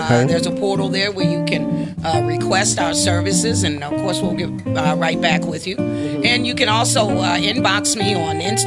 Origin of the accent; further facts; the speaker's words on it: East Coast, United States; I'm from the East Coast. Old Bay is a part of my life.